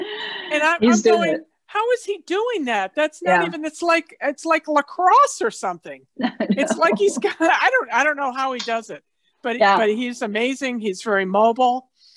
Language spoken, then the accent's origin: English; New England, United States; I'm from New England and I remember when the Patriots were just awful.